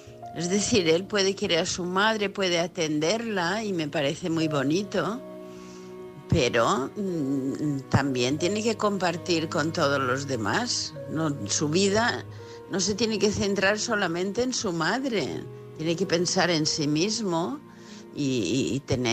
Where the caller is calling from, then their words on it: Palma de Mallorca, Balearic Islands, Spain; de Palma de Mallorca.